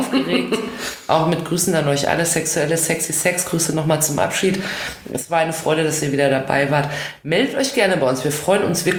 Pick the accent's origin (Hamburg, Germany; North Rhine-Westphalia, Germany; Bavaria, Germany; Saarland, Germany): North Rhine-Westphalia, Germany; Oder, wie man in meiner Heimat im Ruhrgebiet gerne sagt, die einzigste Rubrik.